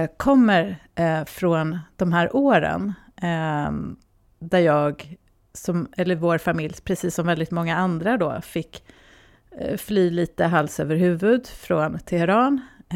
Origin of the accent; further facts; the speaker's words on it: Stockholm, Stockholm County, Sweden; also born or lived in Iran; jag växte upp i Stockholm.